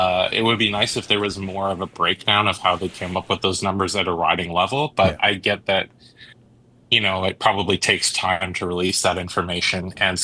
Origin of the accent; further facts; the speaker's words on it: Smithers, British Columbia, Canada; I am from Smithers originally.